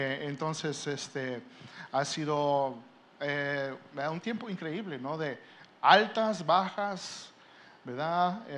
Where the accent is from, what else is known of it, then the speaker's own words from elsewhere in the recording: United States; born there; yo nací en los Estados Unidos, entonces bien pocho mi español.